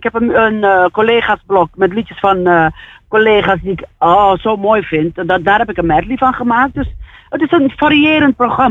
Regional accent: Suriname; Ja, maar voor mezelf, als Surinaamse, wil ik gewoon ooit een Surinaams album uit.

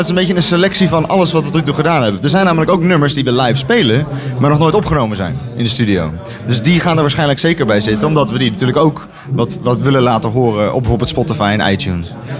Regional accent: Capelle aan den IJssel, South Holland, Netherlands; Maar Capelle is toch ja, daar waar ik vandaan kom.

